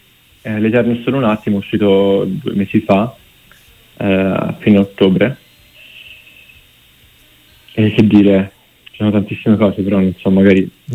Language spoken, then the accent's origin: Italian; Grosseto, Tuscany, Italy; also born or lived in Rome; now in Milan, Italy; nato a Roma, però mia madre è romana. Sono nato a Roma e ho vissuto più che altro però a Grosseto, anche se poi sono tornato a Roma per studiare 6 anni fa e poi ora sono a Milano, però sono da pochissimo.